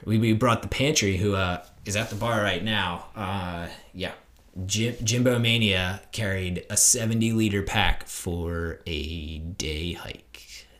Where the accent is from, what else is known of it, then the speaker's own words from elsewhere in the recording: Philadelphia, Pennsylvania, United States; although I'm from Philadelphia and I still have a bias that their music scene's better